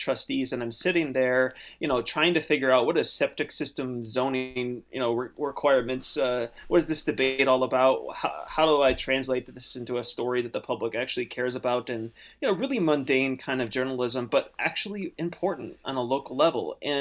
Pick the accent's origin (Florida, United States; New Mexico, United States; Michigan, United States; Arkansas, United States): Michigan, United States; Well, my home state is, you know, it's been a real challenging